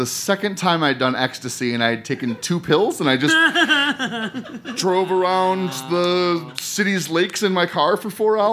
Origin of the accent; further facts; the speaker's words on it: Minneapolis, Minnesota, United States; I feel a lot of pride as, like, I grew up in Whittier. In South Minneapolis